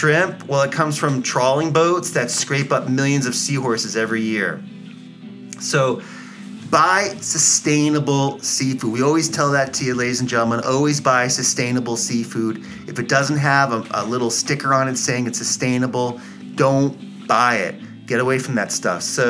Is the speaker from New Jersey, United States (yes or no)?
yes; New Jersey, United States; I remember as a kid growing up in Barnegat Bay, we didn't find a lot of seahorses.